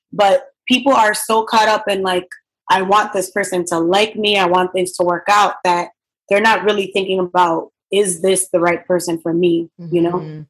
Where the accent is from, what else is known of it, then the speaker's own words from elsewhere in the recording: New York, United States; As a New Yorker, it's sometimes we get stuck in just, oh, I'm going to go to the same reliable place where I always like to go to have brunch